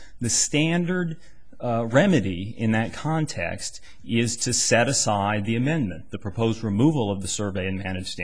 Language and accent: English; Washington, United States; I am from Washington, Your Honor.